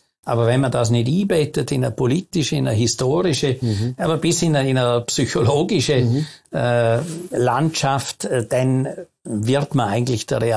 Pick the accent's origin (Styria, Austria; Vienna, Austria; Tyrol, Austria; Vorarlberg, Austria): Vorarlberg, Austria; Als Vorarlberger habe ich so in Vorarlberg noch eine Bewegung miterlebt